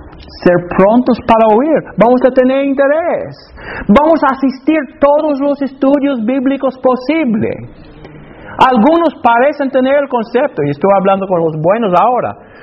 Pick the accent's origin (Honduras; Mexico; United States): United States; Alabama; Porque de ahí soy, yo soy de Alabama.